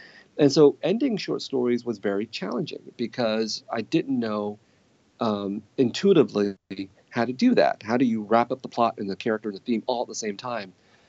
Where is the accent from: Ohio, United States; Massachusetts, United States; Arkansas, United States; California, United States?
California, United States; San Jose; When I was growing up in San Jose of the 1970s and 1980s, the threat of violence was omnipresent.